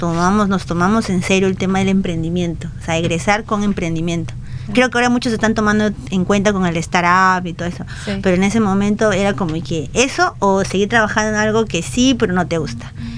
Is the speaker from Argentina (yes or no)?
no; Chorrillos, Lima, Peru; Yo soy de Chorrillos, tengo otra mirada del comercio también, en Chorrillos claro.